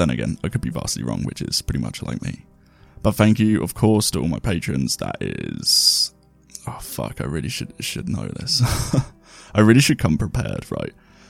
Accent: England, United Kingdom; my hometown has just had this new, like, South African variant, and it's, like, the first place in the UK to get it

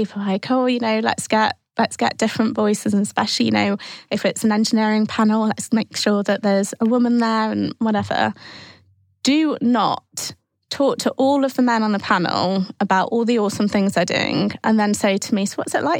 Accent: Manchester, North West England, United Kingdom; maybe it's because I'm from Manchester, so I'm northern, you know, or because I'm brown or a woman.

